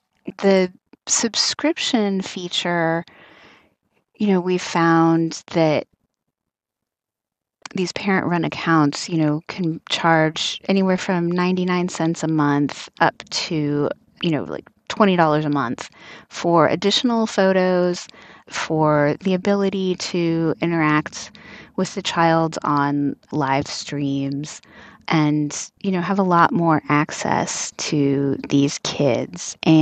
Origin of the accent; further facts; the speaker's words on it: United States; But then, you know, on the other hand, I mean, I'm coming from the United States, you know, we at least give parents a lot of leeway